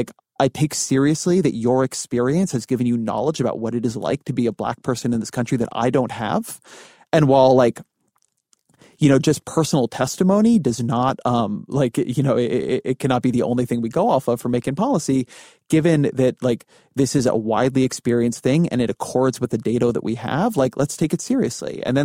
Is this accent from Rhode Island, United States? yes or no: no; California, United States; I'm Jewish, I'm Californian, I like lived in Washington, D.C.